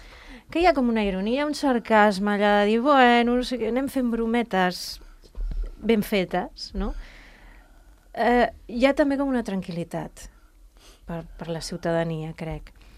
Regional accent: Barcelona, Catalonia, Spain; nosaltres de Barcelona.

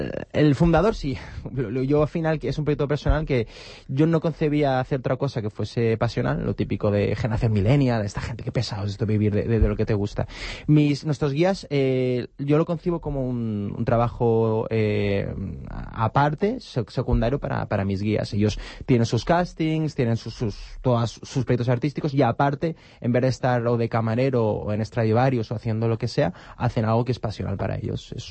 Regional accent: Valencia, Valencian Community, Spain; also born or lived in Barcelona; Estudié aquí en Barcelona, soy de Valencia.

